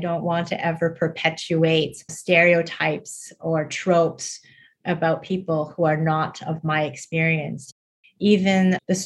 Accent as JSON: {"language": "English", "town": "Scarborough", "region": "Ontario", "country": "Canada", "tie": "born or raised there", "said": "I draw a lot from memory of my own childhood growing up in Scarborough."}